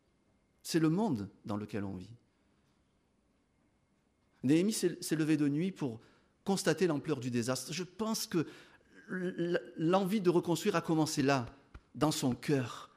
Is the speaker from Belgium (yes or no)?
no; Marseille, Provence-Alpes-Côte d'Azur, France; à Marseille, il y a de cela 20 ans, il y a une chose que j'ai découverte, et pourtant je suis marseillais.